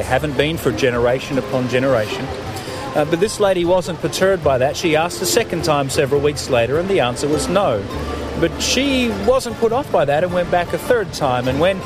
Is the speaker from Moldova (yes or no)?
no; Australia; moved away as an adult; now in Nashville, United States; I'm actually Australian and grew up in Australia and went to school in Australia and studied in Australia and worked in Australia.